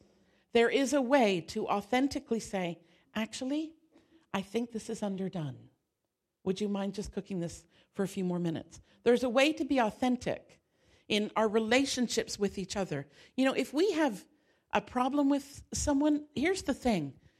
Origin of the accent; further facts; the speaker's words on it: Canada; Now, I'm a Canadian, so I tend to be a little more